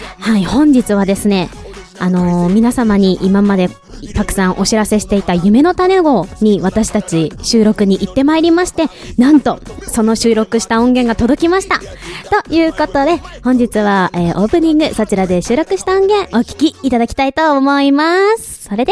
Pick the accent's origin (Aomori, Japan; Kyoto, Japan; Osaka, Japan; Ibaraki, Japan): Ibaraki, Japan; Mito; 私やっぱでも水戸の出身なので、車社会ですので